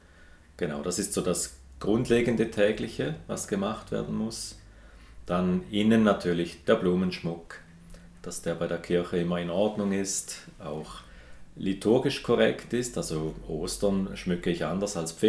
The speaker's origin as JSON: {"language": "German", "country": "Switzerland", "also_born_or_lived": "Wil", "said": "ich bin 47 Jahre alt, bin Schweizer, habe den größten Teil meines Lebens in Wiel gewohnt."}